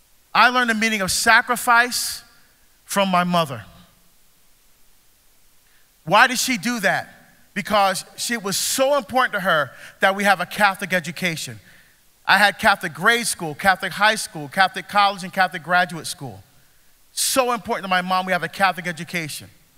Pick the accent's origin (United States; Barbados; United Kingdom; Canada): Barbados; born there